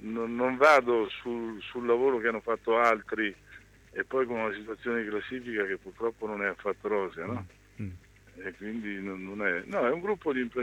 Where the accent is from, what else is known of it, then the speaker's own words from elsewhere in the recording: Ancona, Marche, Italy; e quindi poi da anconetano in definitiva, no?